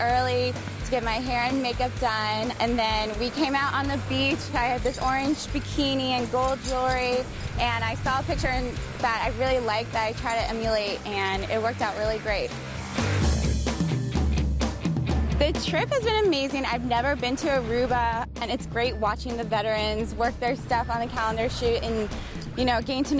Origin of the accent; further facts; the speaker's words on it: Potomac, Maryland, United States; I'm from Potomac, Maryland.